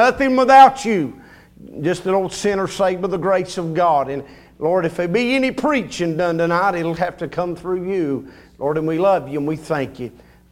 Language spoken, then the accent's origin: English; Beulah Dean, North Carolina, United States; I'm from North Carolina. I'm from Beulah Dean. Raised there, and good people from North Carolina.